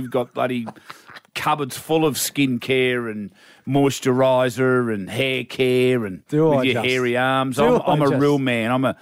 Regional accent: Scotland, United Kingdom; I'm from Scotland.

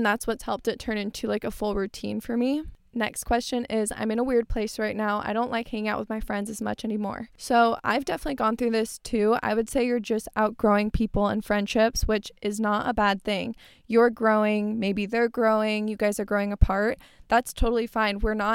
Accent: Tempe, Arizona, United States; I grew up in Tempe. I live in Tempe right now

